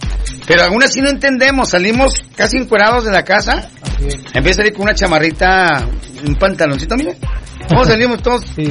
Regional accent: Mexico; Oye, entonces nosotros como mexicanos

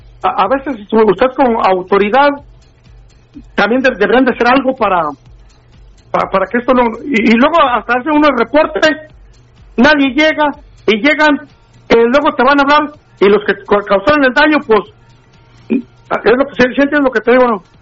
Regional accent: Guanajuato, Mexico; Yo soy de Guanajuato. En mi pueblo, cuando se arman los partidos

